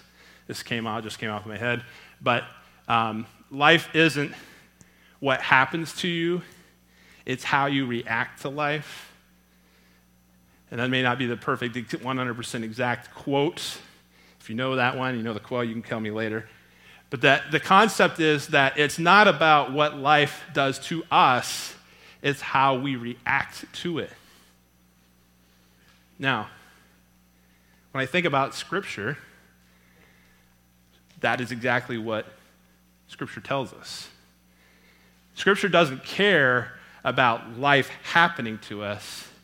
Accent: Texas, United States; also born or lived in California; So in 1978, we moved from California out to Texas, outside of Houston, and I grew up in Texas.

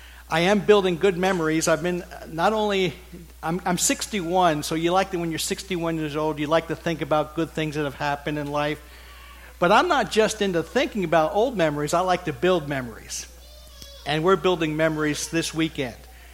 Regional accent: Pennsylvania, United States; I'm from Pennsylvania as well, so I remember the Sarford family for a long time ago.

